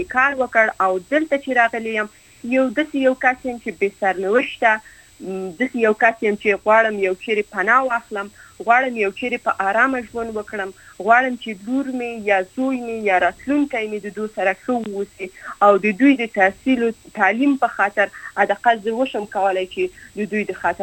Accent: Afghanistan; moved away; دا خبره زه د دې خاطر نه کوم چې زه د افغانستان څخه راوتلی یم

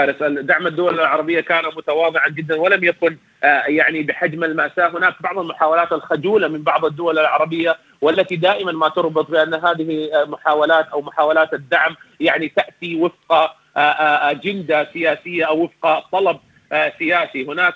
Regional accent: Sudan; عندنا في السودان ما نسميه نحن بالنفير السوداني، بالنفير العام.

